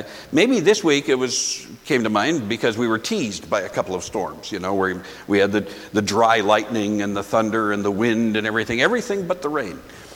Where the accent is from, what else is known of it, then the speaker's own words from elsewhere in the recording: Minnesota, United States; moved away; When I grew up in the Midwest, it rained often enough that most people didn't have any kind of sprinkler system.